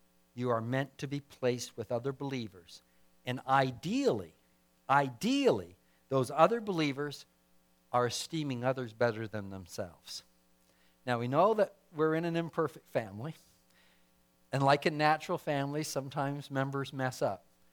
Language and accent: English; Ontario, Canada; somehow in the conversation it came up that I was from Ontario.